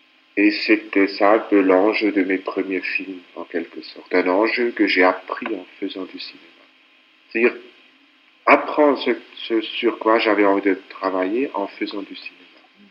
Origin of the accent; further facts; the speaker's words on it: Switzerland; moved away as an adult; also born or lived in Paris, France; C'est un retour à la patrie dans la mesure où j'ai quitté la Suisse à l'âge de 20 ans, mais ayant toujours senti un peu étranger dans mon propre pays.